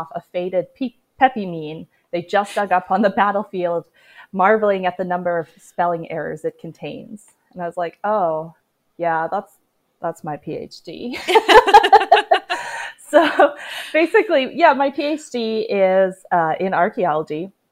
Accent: Canada; I am Canadian. Great. Yes, I am Canadian.

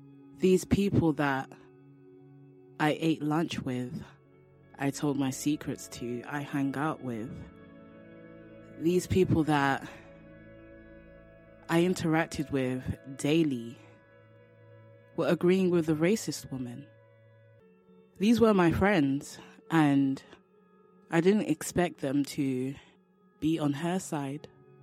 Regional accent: London, United Kingdom; from London, England, and I was 13 years old when I learnt I was black.

